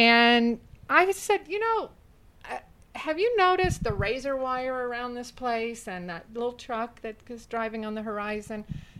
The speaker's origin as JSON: {"language": "English", "town": "Charleston", "region": "Arkansas", "country": "United States", "tie": "born or raised there", "said": "Senator Dale Bumpers is from the little bitty hometown that I grew up in, Charleston, Arkansas, population 2000"}